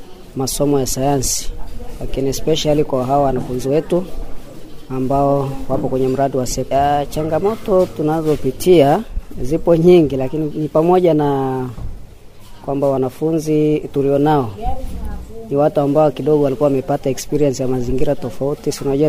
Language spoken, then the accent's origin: Swahili; Dar es Salaam, Tanzania; ni mwalimu wa somo la biolojia, natokea mkoa wa Dar es Salaam, kituo kinachoitwa ni shule ya sekondari Mbezini.